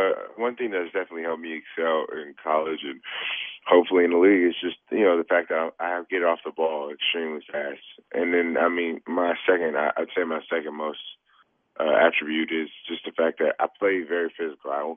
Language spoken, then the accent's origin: English; Los Angeles, California, United States; Man, I grew up in Los Angeles, so once I was born, the Raiders were gone. We didn't really have a football team out there